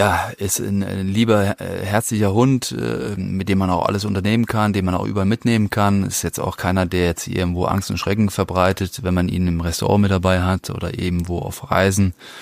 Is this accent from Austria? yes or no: no; Rhineland-Palatinate, Germany; Dadurch, dass ich aber auch sehr ländlich aufgewachsen bin im Westerwald, da bist du mit Tieren aufgewachsen.